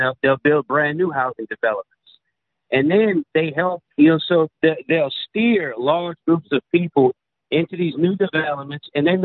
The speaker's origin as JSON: {"language": "English", "region": "Louisiana", "country": "United States", "said": "which, you know, I watched this unfold because I'm from Louisiana"}